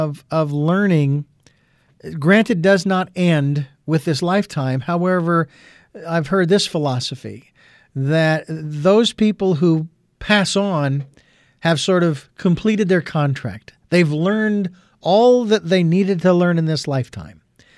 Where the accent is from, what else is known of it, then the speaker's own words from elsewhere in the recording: Phoenix, Arizona, United States; moved away; The Eden Energy Medicine Certification Program in my hometown of Phoenix, Arizona. which obviously we both have moved away from